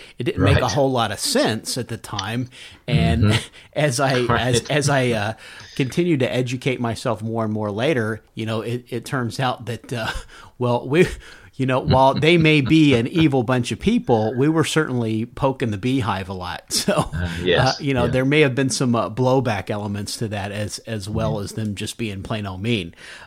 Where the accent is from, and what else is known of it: Kentucky, United States; born or raised there